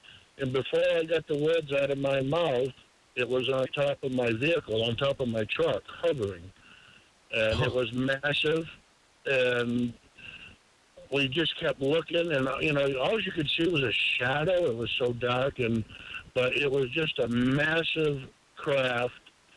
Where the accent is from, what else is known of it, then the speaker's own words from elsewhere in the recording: New Hampshire, United States; I'm from New Hampshire